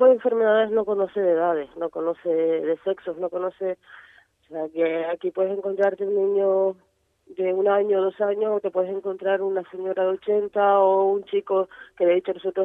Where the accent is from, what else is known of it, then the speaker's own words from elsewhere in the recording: Canary Islands, Spain; now in Tenerife, Spain; somos de Tenerife. Bueno, yo soy de Puerto, pero vivo en Tenerife hace muchos años.